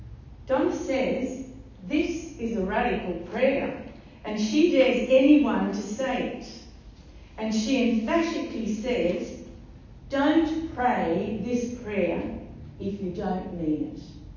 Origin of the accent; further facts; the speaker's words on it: Cowra, New South Wales, Australia; born there; And I was born in Cowra, where camp accommodation had been organised for families who had fled Europe after the aftermath of World War II.